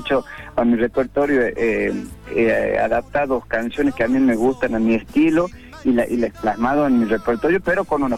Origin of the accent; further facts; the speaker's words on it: Salta, Argentina; now in Córdoba, Argentina; me vine a Córdoba, porque soy salteño, nací y criado en Salta Capital. Me vine a Córdoba a estudiar música y a trabajar con los muchachos